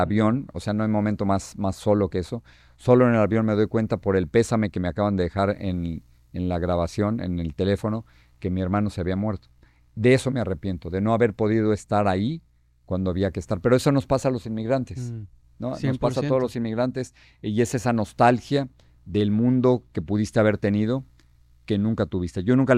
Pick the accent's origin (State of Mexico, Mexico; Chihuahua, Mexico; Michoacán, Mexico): State of Mexico, Mexico; sino en la casa donde crecí en México, que es en la calle Piedras Negras, número 10, en Bosques de Echegaray. Esa es mi casa, donde crecí con mis hermanos.